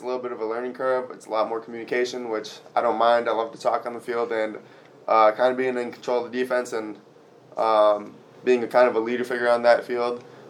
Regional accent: Saint Paul, Minnesota, United States; When I started football, I'm from East Side, Minnesota

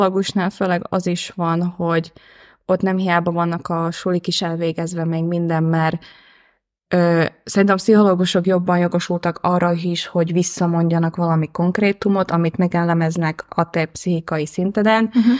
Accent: Slovakia; Mivel, hogy Szlovákiából származok, és mivel, hogy a határon élek, akkor így beszélem kiskorom óta a magyart meg a szlovákot is, és valójában ott élek mai napig.

